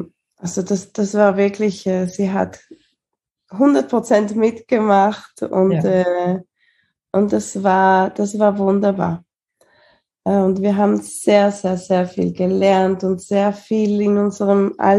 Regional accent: Argentina; also born or lived in Switzerland; Also ich bin in der Schweiz geboren und dann, also zu Hause, meine Mama ist aus Argentinien, mein Papa aus der Schweiz, und dann haben wir zu Hause beides gesprochen.

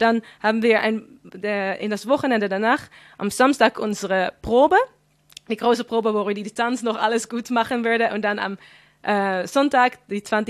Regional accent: Flevoland, Netherlands; German is a second language; ich bin dann in Flevoland aufgewachsen. Und das ist wirklich sehr multikulti dort.

